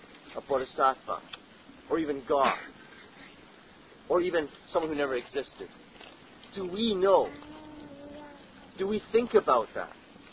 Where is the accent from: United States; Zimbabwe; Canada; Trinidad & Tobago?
Canada; And we're Canadian, right?